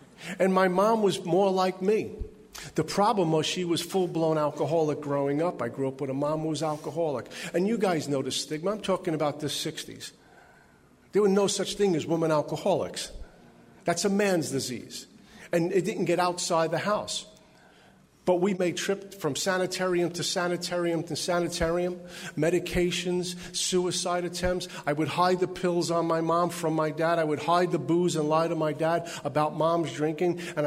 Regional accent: Brooklyn, New York, United States; I grew up in Brooklyn, New York. Like, you don't know by the way I speak, right?

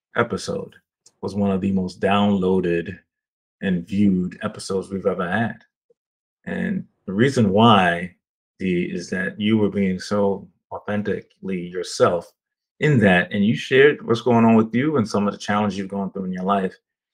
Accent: Jamaica; I'm from Jamaica, and we had this bread that I grew up remembering called hardo bread.

